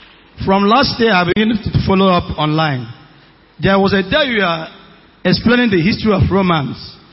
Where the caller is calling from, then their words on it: Bayelsa, Nigeria; I'm coming from Bayelsa State.